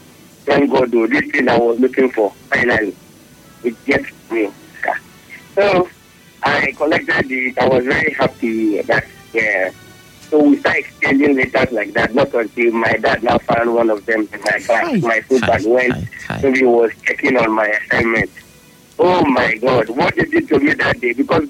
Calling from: Owerri, Imo, Nigeria; and I'm calling from Owerri.

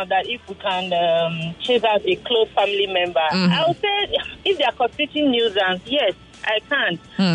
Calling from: Aja, Lagos, Nigeria; I'm calling from Aja.

